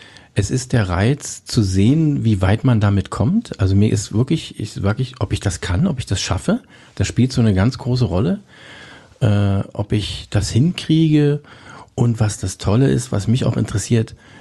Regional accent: Cottbus, Brandenburg, Germany; born there; ich bin in Cottbus geboren, in der Silower Straße

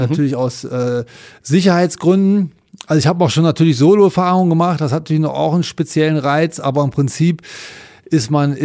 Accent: North Rhine-Westphalia, Germany; now in Raubling, Germany; ich wohne in Raubling, das ist schon im Inntal, Landkreis Rosenheim, aber aufgewachsen bin ich im Rheinland zwischen Düsseldorf und Köln. Also bin eine rheinländische Frohnatur.

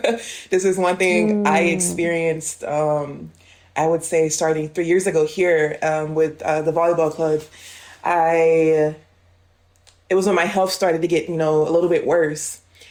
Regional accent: United States; now in Stuttgart, Germany; Yeah, so as you said … I'm from the United States.

